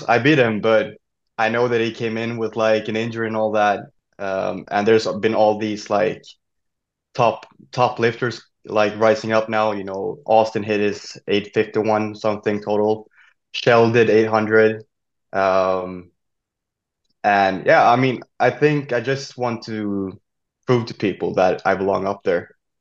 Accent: Falkenberg, Halland County, Sweden; now in Stockholm, Sweden; To everybody who listens, I live in Stockholm, and my hometown is Falkenberg. It's like 5 hours from the capital.

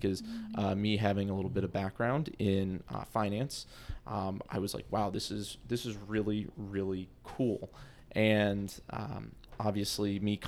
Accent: Maryland, United States; also born or lived in Michigan; I'm originally from right outside Washington, D.C. In Maryland. I went and got my undergrad in Michigan at University of Detroit Mercy.

